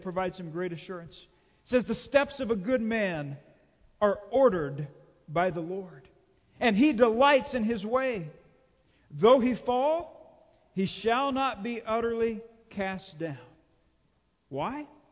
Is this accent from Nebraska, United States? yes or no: no; Texas, United States; You know, you got to remember, I grew up in Texas and we had counties.